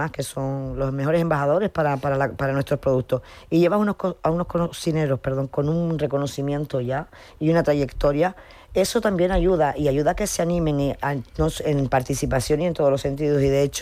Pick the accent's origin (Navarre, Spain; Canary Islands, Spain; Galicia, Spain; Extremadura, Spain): Canary Islands, Spain; Morro Jable; me van a matar un día de estos en Morro, que yo soy de Morro, pero no puedo llevar todo a Morrojable.